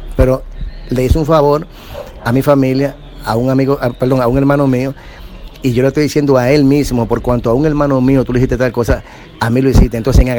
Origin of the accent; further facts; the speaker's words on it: Dominican Republic; yo soy de aquí, de República Dominicana.